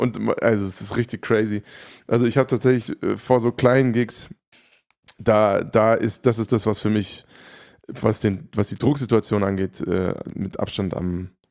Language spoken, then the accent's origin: German; Hofheim, Germany; Also in Hofheim, meiner Heimatstadt.